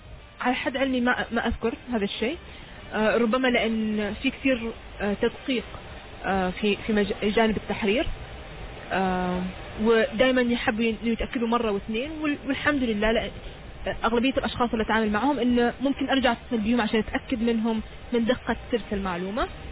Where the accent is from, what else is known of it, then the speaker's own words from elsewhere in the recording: Oman; عندنا في عمان